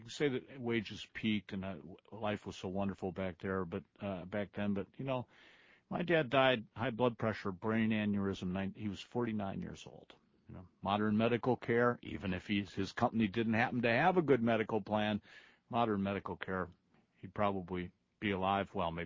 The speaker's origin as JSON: {"language": "English", "town": "Toledo", "region": "Ohio", "country": "United States", "tie": "born or raised there", "said": "You know, I come from a blue-collar town. I grew up in Toledo, Ohio. My dad was a car salesman. We were not rich."}